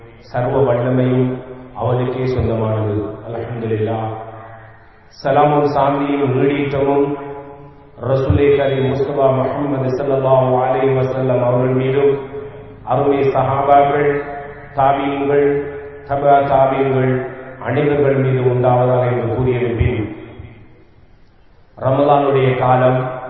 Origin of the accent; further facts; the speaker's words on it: Addalaichenai, Eastern Province, Sri Lanka; பிறந்ததுதான் இந்த ஊர், வளர்ந்ததெல்லாம் அட்டாளைச்சேரி, என்னை ஆளாக்கியது அட்டாளைச்சேரி